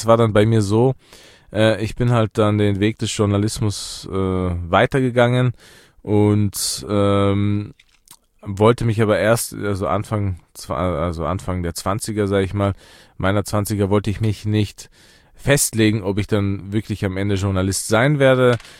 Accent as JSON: {"language": "German", "country": "Afghanistan", "first_language": "Dari", "second_language": "German", "said": "Erste, das ist meine Muttersprache, die ich damals schon eigentlich fließend beherrscht habe. Ich kann auch Pashto, aber meine Muttersprache ist Dari. Und ja, es ist das halt auch Lingua Franca in Afghanistan, sag ich mal."}